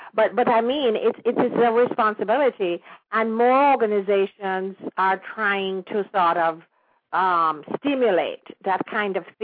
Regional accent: Kingston, Jamaica; I was speaking to one of my girlfriends in Canada who was born and raised in Kingston like me, and some things we can remember being flourishing in Kingston isn't there anymore.

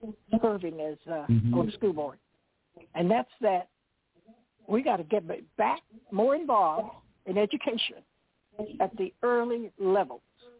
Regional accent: Louisiana, United States; And I'm from Franklin Parish here in Louisiana

